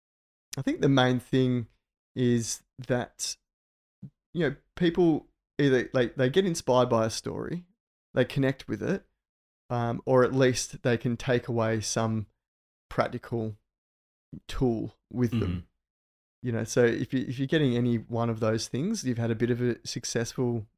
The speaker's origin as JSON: {"language": "English", "town": "Margaret River", "region": "Western Australia", "country": "Australia", "tie": "born or raised there", "said": "Went back down to my hometown in Margaret River, was surfing a notorious reef break"}